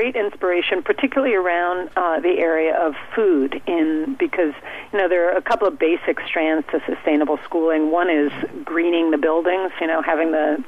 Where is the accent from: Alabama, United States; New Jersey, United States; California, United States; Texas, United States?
California, United States; Berkeley; Well, I'm from Berkeley, California